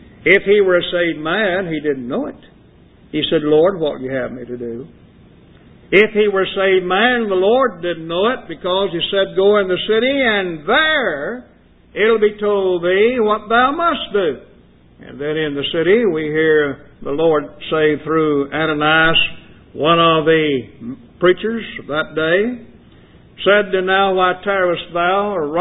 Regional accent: Allen, Oklahoma, United States; born there; Incidentally, I was born in Oklahoma, not Texas, Allen, Oklahoma.

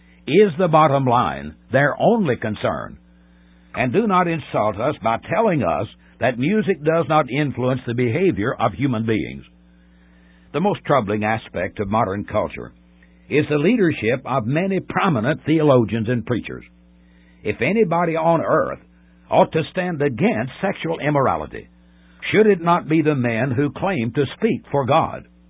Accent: Tennessee, United States; Country music has changed radically since I was a boy growing up in Middle Tennessee.

